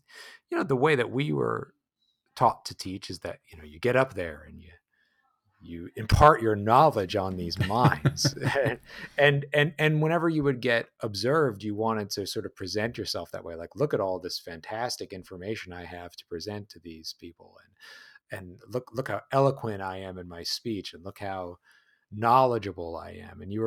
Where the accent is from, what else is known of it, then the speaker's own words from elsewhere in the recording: East Coast, United States; I'm from the East Coast too.